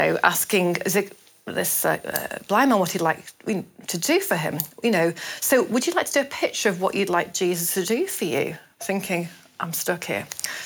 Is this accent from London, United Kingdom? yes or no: no; Lancaster, North West England, United Kingdom; because I'm from Lancashire, and Lancaster actually